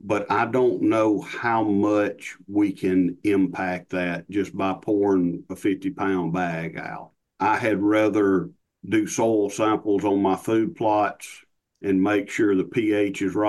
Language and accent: English; United States; Growing up in Choctaw County, when I was a kid, there wasn't any deer.